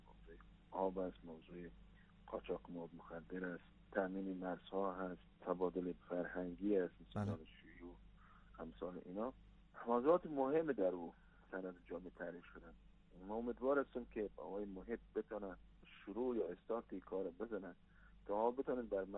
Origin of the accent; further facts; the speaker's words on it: Afghanistan; به عنوان یک افغان